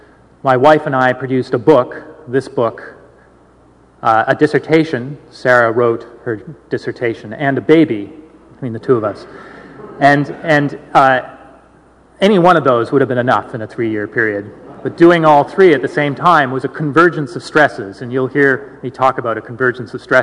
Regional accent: Victoria, British Columbia, Canada; I grew up in Victoria, a West Coast boy

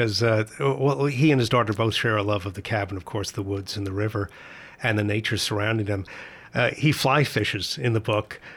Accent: New York, United States; I grew up in New York, and the only fish I got close to was gefilte fish.

